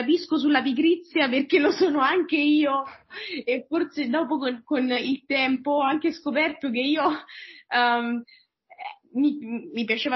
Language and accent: Italian; Latina, Lazio, Italy; che forse capirete dal mio accento, ma sono della regione, vengo dal Lazio, e la mia città natale si chiama Latina. Nata e cresciuta lì, è una piccola città a circa 30 minuti da Roma, che è sul mare.